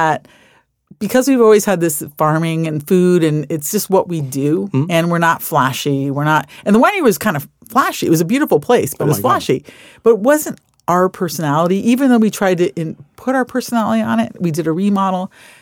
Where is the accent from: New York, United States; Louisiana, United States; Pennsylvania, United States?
New York, United States; And I sound like a total Californian. I'm from New York and I'm not a tree hugger.